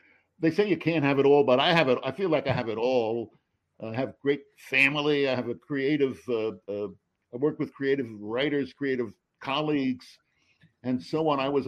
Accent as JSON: {"language": "English", "town": "New York City", "region": "New York", "country": "United States", "tie": "born or raised there", "said": "You know, growing up in New York City, as I did, the greatest thing you could be is a doctor."}